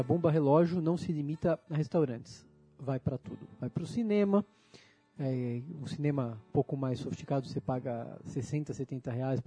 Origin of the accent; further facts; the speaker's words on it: São Paulo, Brazil; E eu digo isso morando lá. Sou de Higienópolis, adoro aquilo lá.